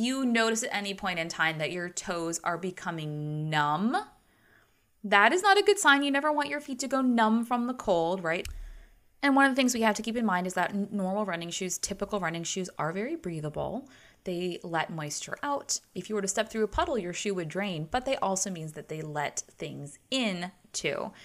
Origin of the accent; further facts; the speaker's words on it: United States; That's kind of where, as an American and our Fahrenheit system